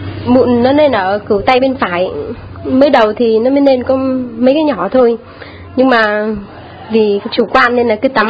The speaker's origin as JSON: {"language": "Vietnamese", "region": "Nam Định", "country": "Vietnam", "lives_now": "Hóc Môn, Vietnam", "said": "quê con ở ngoài Bắc. Thuộc gia xứ Trang Hậu, thân phận Bùi Chu."}